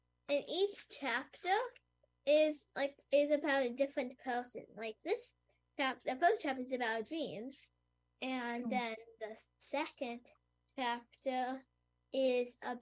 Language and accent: English; Portland, United States; I'm from Portland.